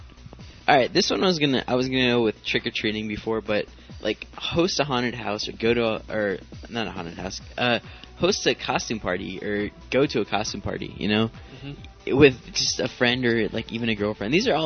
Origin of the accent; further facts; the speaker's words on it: Midwest, United States; town. We're from the Midwest. That's what I'm going to say. And we have a lot of hay.